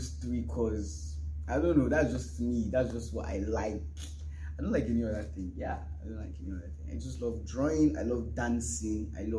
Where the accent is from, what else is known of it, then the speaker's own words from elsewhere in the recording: Cross River, Nigeria; Nigerian. Yeah. And I'm from Cross River. I'm from Cross River in Yako Local Government Area, to be precise.